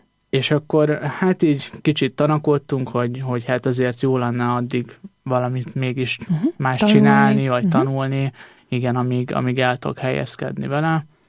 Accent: Budapest, Hungary; Budapestről érkeztem, 27 éves vagyok. Keresztény családban nőttem fel, pünkösdi háttérből származom

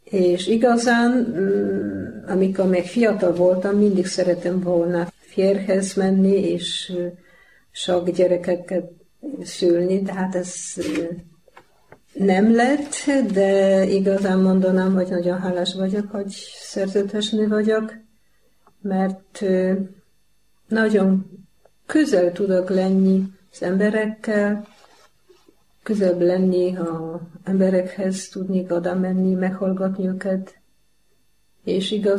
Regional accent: Poland; born there; Hungarian is a second language; Én Lengyelországban születtem, és nagyon vallásos családból származom.

